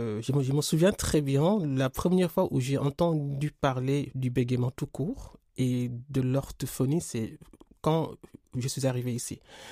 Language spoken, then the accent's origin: French; Senegal; Comme je l'ai précisé en introduction, je viens du Sénégal.